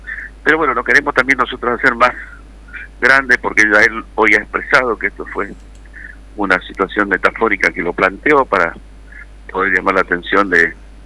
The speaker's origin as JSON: {"language": "Spanish", "town": "Santo Tomé", "region": "Corrientes", "country": "Argentina", "tie": "born or raised there", "said": "quienes somos de frontera, y yo que soy oriundo de Santo Tomé, sé que esos temas son siempre cíclicos"}